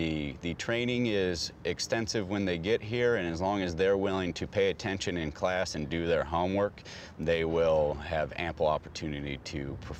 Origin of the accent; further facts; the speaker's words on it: California, United States; I grew up on the West Coast, California, so I was able to go into the ocean pretty often